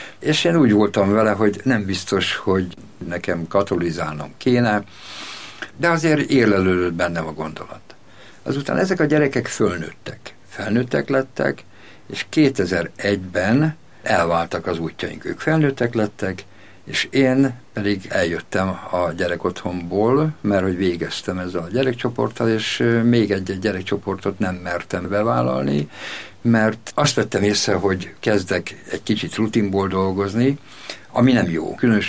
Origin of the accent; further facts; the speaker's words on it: Miskolc, Borsod-Abaúj-Zemplén, Hungary; Én miskolci gyerek vagyok, én 63 éves vagyok, miskolci gyerek vagyok, egy olyan környéken nőttem föl, ahol ott voltak a reformátusok, ott voltak a katolikusok, a görög katolikusok, és én református családban születtem